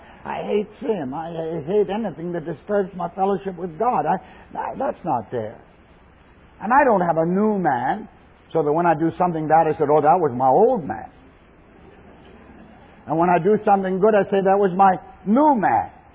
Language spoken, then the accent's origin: English; Canada; I'm a Canadian Scot.